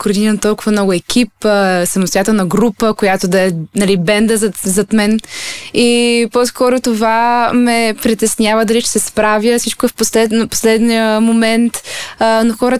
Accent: Plovdiv, Plovdiv Province, Bulgaria; now in Sofia, Bulgaria; Когато дойдох в София, тъй като аз съм от Пловдив

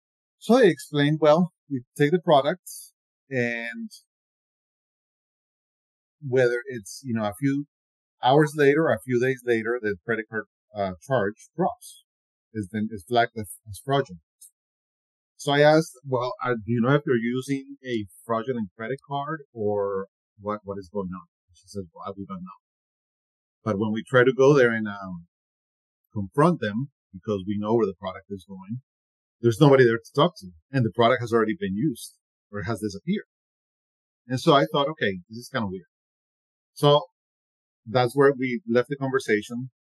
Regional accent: Colombia; English is a second language; I'm from Colombia, South America. So if you hear an accent, that's where it's from.

